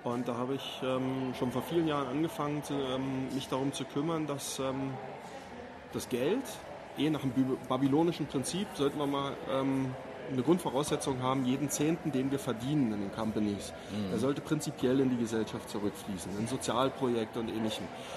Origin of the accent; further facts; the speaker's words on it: Berlin, Germany; Ich bin in Berlin groß geworden als, heute würdest du sagen, als so ein Straßenkind.